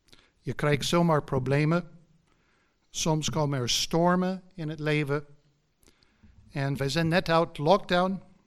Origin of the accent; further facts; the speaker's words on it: United States; Dutch is a second language; now in Netherlands; ik kom uit Amerika. Dat hoort in mijn kromme Nederlands.